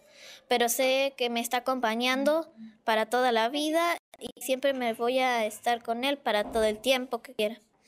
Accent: Lima, Peru; now in Uruguay; soy peruana y vivo en Lima, pero me mudé acá.

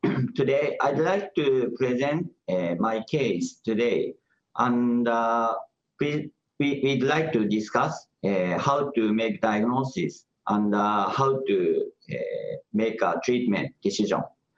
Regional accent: Osaka, Japan; English is a second language; from Osaka.

